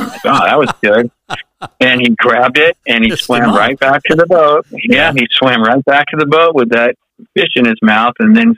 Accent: California, United States; growing up in Southern California, we fish the ocean so much that it's I love it, you know, so.

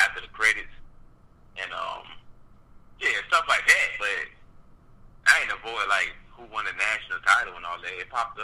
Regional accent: Newport News, Virginia, United States; I'm from Newport News, Virginia. And the biggest public school is Hampton High School and Beacon High School.

